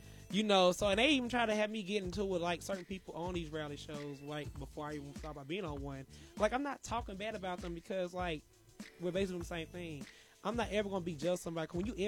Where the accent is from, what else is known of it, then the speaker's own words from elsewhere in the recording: Gulfport, Mississippi, United States; really for people who can come from the country, from the dirty South, Mississippi. I'm from Gulfport, Mississippi.